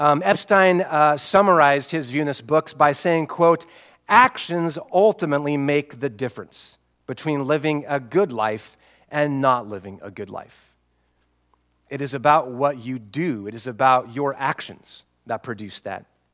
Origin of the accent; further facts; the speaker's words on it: Spokane, Washington, United States; That was the hot spot when I was a kid growing up in Spokane, Washington, right?